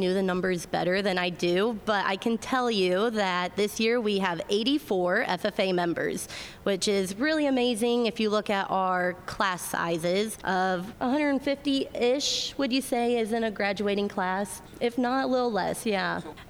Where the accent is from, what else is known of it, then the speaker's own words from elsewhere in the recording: Walkerton, Indiana, United States; I grew up in Walkerton, Indiana, which is St. Joe County. It's about 2 hours north of here.